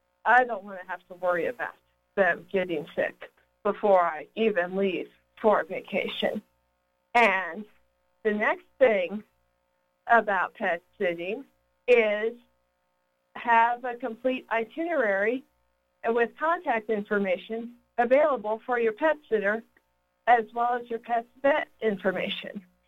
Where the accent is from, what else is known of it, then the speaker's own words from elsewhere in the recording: Plano, Texas, United States; because I grew up in Plano, Texas, and worked as a dog trainer and pet sitter for 10 years.